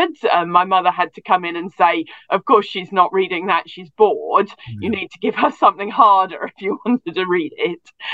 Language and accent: English; Watford, East of England, United Kingdom; So I grew up in Watford, which is just north of London. One of the final stops on the Met Line